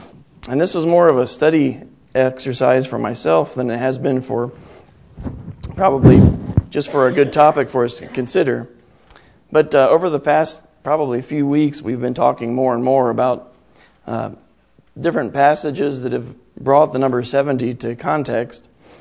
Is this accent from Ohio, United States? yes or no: yes; Ohio, United States; Growing up in Ohio, two of the most important interstates in the United States, this part of the country, is I-70 and I-75.